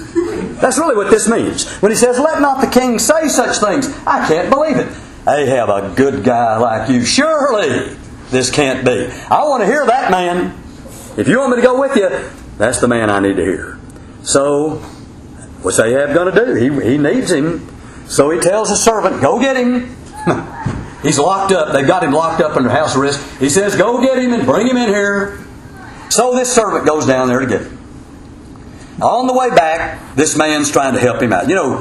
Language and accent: English; Texas, United States; Now, I'm from Texas.